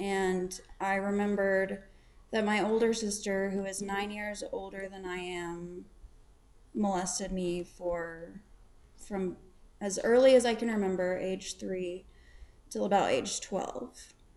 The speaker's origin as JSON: {"language": "English", "town": "Fort Worth", "region": "Texas", "country": "United States", "said": "I'm an alcoholic. My sobriety date is June 14th, 2016. I'm from Fort Worth, Texas."}